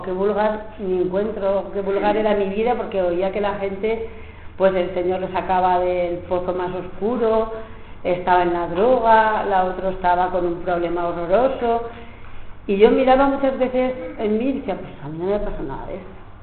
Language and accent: Spanish; Puente la Reina, Navarre, Spain; born there; de 7 hermanos, soy la sexta, y nací en Puente la Reina, un pueblecito pequeño de Navarra.